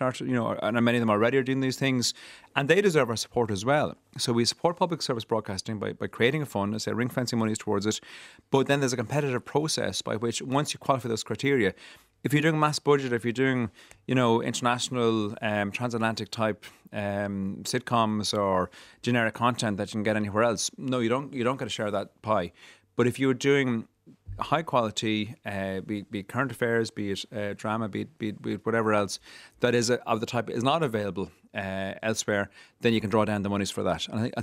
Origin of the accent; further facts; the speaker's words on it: Ireland; I think we're particularly vulnerable in Ireland as well, because we're an English language medium by and large.